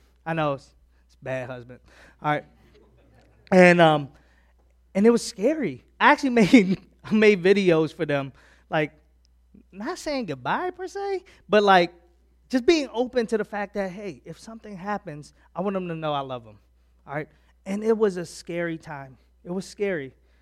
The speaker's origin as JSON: {"language": "English", "country": "Philippines", "said": "I don't speak Spanish at all. All right, I'm from the Philippines"}